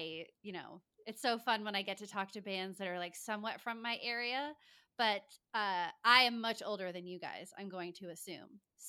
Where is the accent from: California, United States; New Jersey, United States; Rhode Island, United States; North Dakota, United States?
Rhode Island, United States; Okay, so I grew up in Rhode Island.